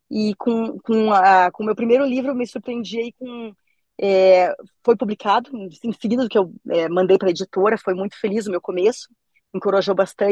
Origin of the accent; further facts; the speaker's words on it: Curitiba, Paraná, Brazil; Então, eu sou de Curitiba, né? Sou escritora curitibana.